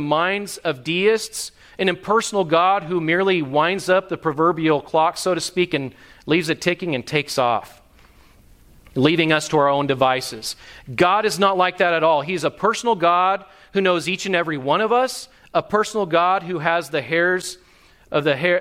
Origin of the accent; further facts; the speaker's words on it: California, United States; And my Greek, if you hear my Greek, it always, because I'm from California, it always has a Mexican accent to it.